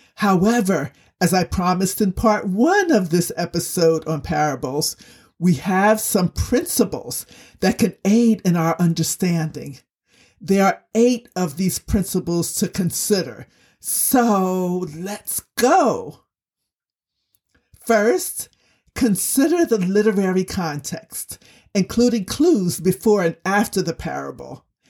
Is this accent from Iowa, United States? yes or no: no; Newark, New Jersey, United States; I grew up in Newark, New Jersey, often called Brick City. We didn't sow seed or have sheep. We did, however, have dangerous roads to walk down.